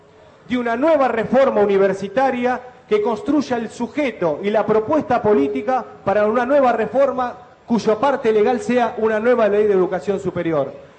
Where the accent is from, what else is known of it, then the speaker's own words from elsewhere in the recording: Argentina; Esa es la responsabilidad que tenemos como argentinos y como universitarios.